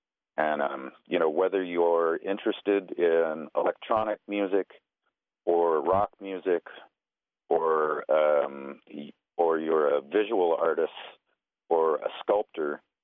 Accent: Montana, United States; Oftentimes they are about growing up in Montana as a enrolled member of the Crow tribe. My father was an Assiniboine from up around Wolf Point, but I'm enrolled at Crow.

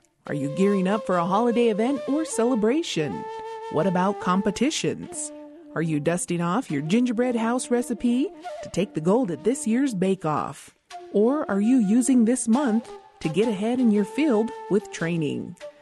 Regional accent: Isleta Pueblo, New Mexico, United States; from Isleta Pueblo.

